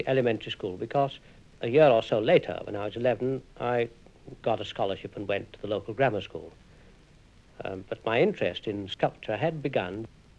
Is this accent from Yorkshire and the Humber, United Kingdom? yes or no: yes; Castleford, Yorkshire and the Humber, United Kingdom; born there; Well, I was born in a little mining town, Castleford, about 10 miles south of Leeds. A small town with a concentrated industrial atmosphere.